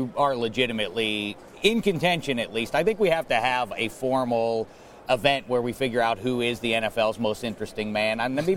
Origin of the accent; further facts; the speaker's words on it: Pittsburgh, Pennsylvania, United States; Pittsburgh.